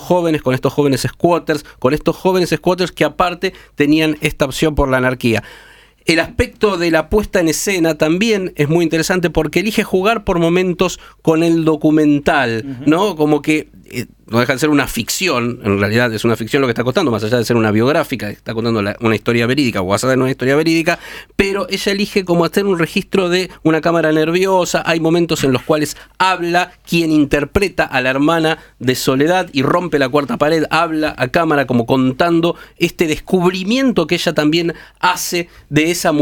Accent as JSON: {"language": "Spanish", "country": "Argentina", "said": "como argentinos nos tocaba"}